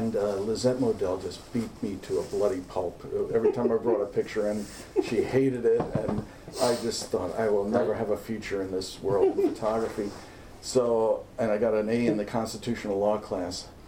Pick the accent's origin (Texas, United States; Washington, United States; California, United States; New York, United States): New York, United States; New York City; also born or lived in Syracuse; now in Lansing, United States; I grew up in New York City, but I went undergrad to Syracuse.